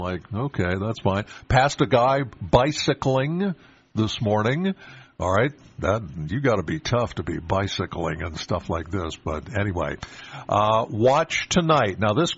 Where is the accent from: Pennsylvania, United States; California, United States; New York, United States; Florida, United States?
Pennsylvania, United States; Penns Valley; Now, again … I'm from Penns Valley, so I got a bit of a drive to get to the studio.